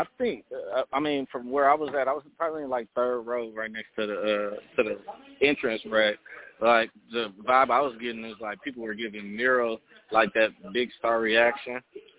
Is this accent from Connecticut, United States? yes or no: no; Detroit, Michigan, United States; I'm from Detroit, but I traveled down here